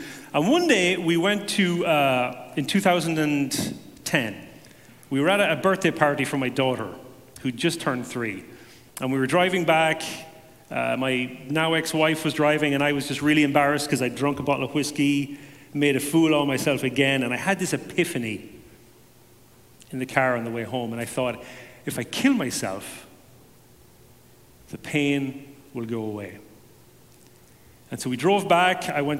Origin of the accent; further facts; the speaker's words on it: Ireland; I grew up in Ireland in a heavily Catholic family.